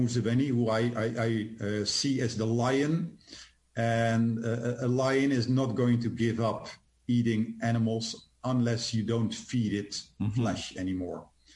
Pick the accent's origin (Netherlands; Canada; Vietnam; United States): Netherlands; I'm from the Netherlands